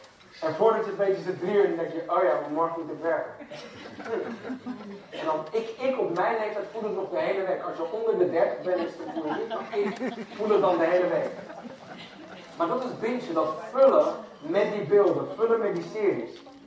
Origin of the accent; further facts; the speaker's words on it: Netherlands; Wij als Nederlanders zouden dat misschien zeggen.